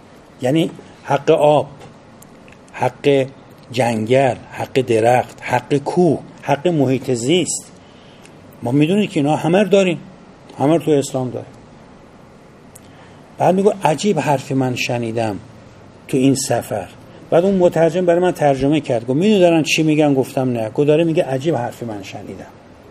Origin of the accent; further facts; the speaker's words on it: Iran; چه به عنوان یک ایرانی از تراثی غنی